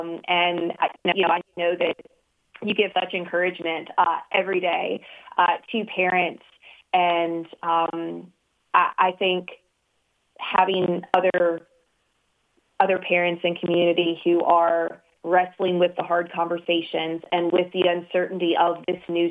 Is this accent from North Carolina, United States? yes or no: no; Virginia, United States; My parents, I grew up in Virginia, and so they were 12 hours away.